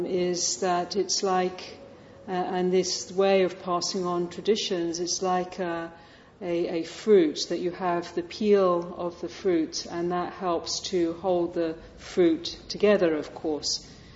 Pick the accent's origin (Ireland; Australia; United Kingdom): United Kingdom; London; I'm originally from West London and grew up in the UK